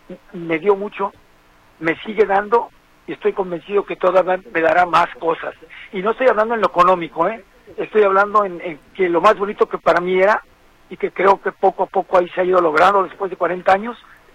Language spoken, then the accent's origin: Spanish; Mexico; Yo lo que deseo, lo que quiero como mexicano, como jugador de la selección, que le pase lo mejor